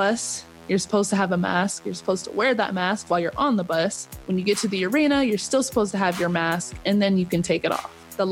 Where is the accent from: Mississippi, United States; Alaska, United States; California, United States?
California, United States; Corona; I play for the Atlanta Dream. I am from Corona, California.